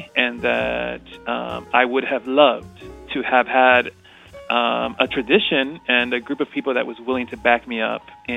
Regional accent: Oakland, California, United States; I grew up in Oakland, California, in a Mexican Puerto Rican family.

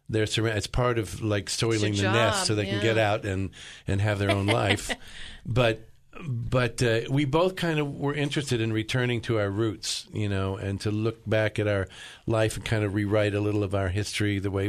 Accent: Kansas, United States; also born or lived in Denver / New York; I had moved to New York. I grew up in Kansas listening to country music when I had to. And I was, then I moved to Denver and continued to listen to country music when I had to.

